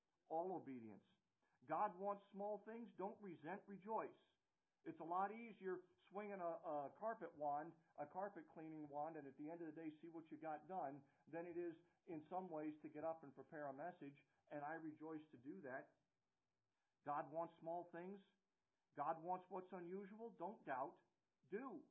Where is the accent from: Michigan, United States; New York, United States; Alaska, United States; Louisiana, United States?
Alaska, United States; because I'm from Alaska and I wanted a wood stove